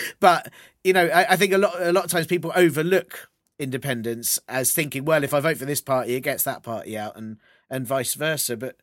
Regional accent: England, United Kingdom; we're not good as English people with like boasting

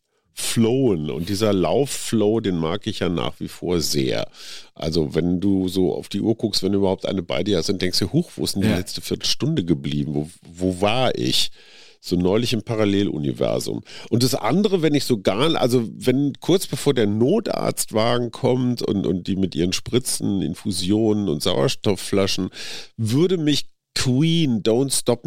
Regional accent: Münster, North Rhine-Westphalia, Germany; in der Zentrale in Münster sein, in meiner Heimatstadt.

